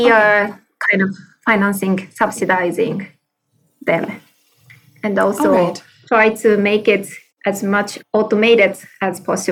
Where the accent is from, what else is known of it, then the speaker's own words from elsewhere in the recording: Japan; I'm from Japan